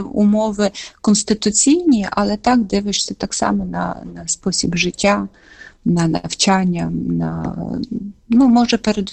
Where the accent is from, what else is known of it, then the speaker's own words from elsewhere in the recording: Zhytomyr, Zhytomyr Oblast, Ukraine; Я сама з міста Житомира, і тут народилася, тут живу. Я з такої віруючої родини.